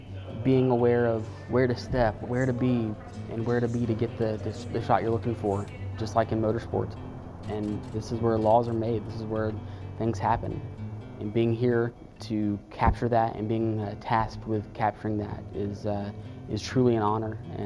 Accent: Atlanta, Georgia, United States; moved away as an adult; I'm actually from Atlanta, Georgia. I spent 32 years in Atlanta, and my love of motorsports photography brought me to West Virginia

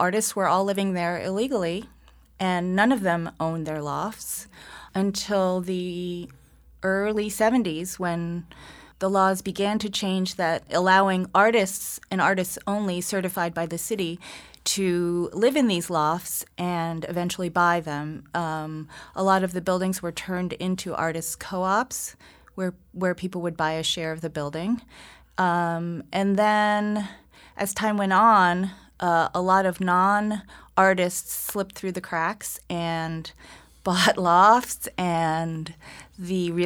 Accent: New York City, New York, United States; I grew up in Soho during the 1970s, and when people hear that I grew up in a Soho loft, they imagine that it was so glamorous.

